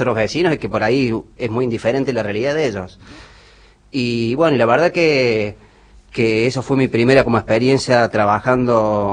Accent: Córdoba, Argentina; yo soy de Córdoba

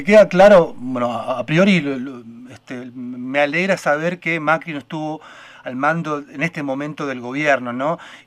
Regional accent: Argentina; las posibilidades que tenemos que tenemos como argentinos

